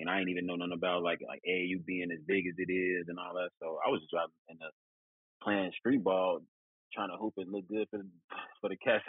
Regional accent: Chicago, Illinois, United States; Yeah, man, it's always been a grind, you know. There's so many hoopers here.

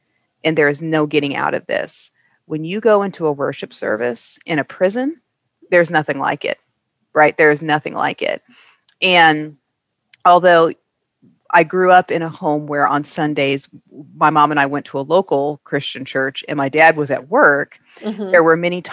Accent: Midwest, United States; I did not grow up in the South. I am a Midwesterner, so some of my terminologies will sound very farm country land.

